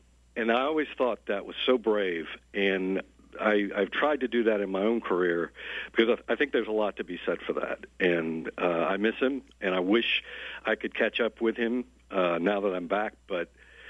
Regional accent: Louisiana, United States; While I'm from Louisiana, I worked here initially, even as a clerk at the Baton Rouge paper, copy boy, if you will.

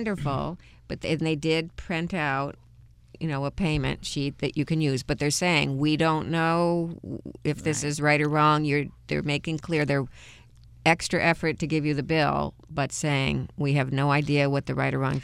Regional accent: Cohoes, New York, United States; I'm from Cohoes. That's a city.

